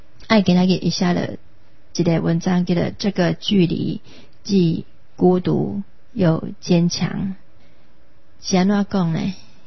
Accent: Taiwan; 他确认我是台湾人了后呢

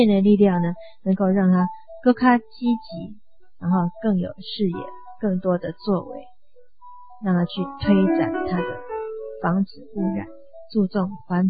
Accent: Taiwan; 这就是我们台湾人的重要性，这也是我们台湾人的责任

